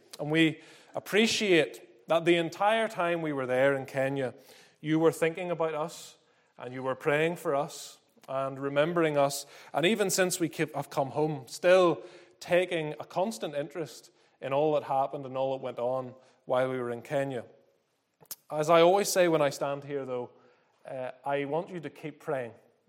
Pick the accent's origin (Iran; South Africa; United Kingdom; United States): United Kingdom; Northern Ireland; as far as Northern Irish people are concerned, in reality, we weren't really left to our own devices at all.